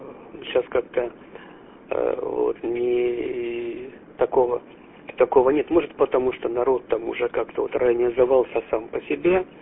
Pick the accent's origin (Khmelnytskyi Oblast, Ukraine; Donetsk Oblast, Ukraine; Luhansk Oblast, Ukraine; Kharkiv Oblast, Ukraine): Kharkiv Oblast, Ukraine; now in Canada; мы тут живем больше 20 лет, 21 год мы живем, приехали мы из Харьковской области.